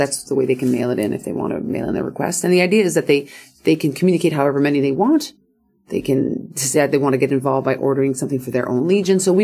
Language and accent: English; Canada; as a Canadian myself, I feel that it's important